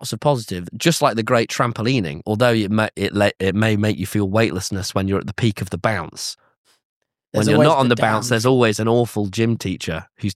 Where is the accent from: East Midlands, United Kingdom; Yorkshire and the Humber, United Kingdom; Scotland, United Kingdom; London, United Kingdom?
East Midlands, United Kingdom; Nottingham; And like, for me, Nottingham is like my hometown.